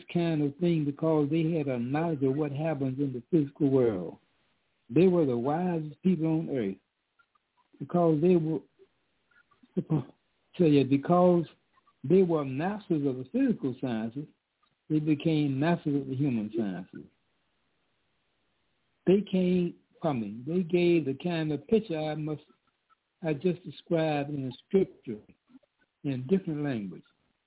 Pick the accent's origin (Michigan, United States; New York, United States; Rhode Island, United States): New York, United States; Mount Vernon; I'm calling on asking a roll call, and I'm from Mount Vernon, New York.